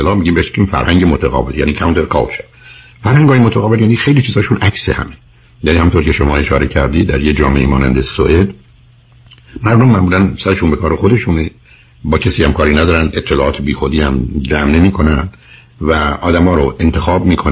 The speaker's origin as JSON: {"language": "Persian", "country": "Iran", "said": "ما ایرانی هستیم و رو ایرانی بازی میکنیم"}